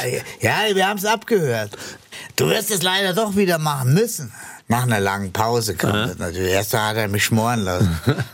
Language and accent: German; Munich, Bavaria, Germany; now in Mallorca, Spain; als Münchner, ich bin ja dann in München, wir sind dann nach München gezogen.